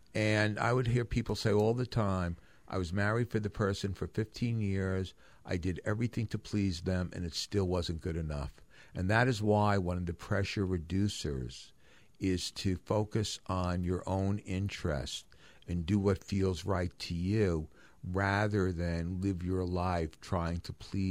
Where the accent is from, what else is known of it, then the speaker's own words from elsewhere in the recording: Great Neck, New York, United States; years ago in my hometown, Great Neck, Long Island, where I grew up, where five kids had hired somebody to take their SATs for them.